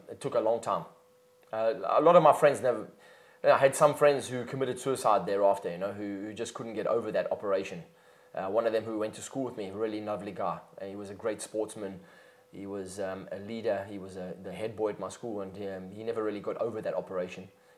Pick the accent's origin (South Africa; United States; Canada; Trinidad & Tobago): South Africa; Well, South Africans are known for being direct.